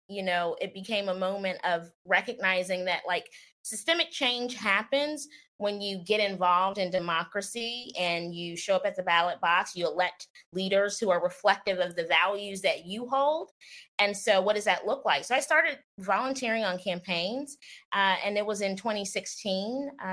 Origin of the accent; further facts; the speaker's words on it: Cincinnati, Ohio, United States; One, I think being raised in the city that I get to serve every day is extra special because I've lived my entire life here.